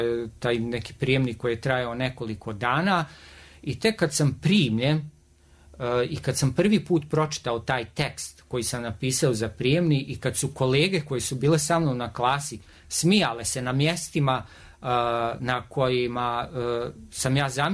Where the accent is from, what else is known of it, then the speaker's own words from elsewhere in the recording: Banja Luka, Republika Srpska, Bosnia & Herzegovina; odrastao sam u Budžaku, to je uglavnom periferija Banja Luke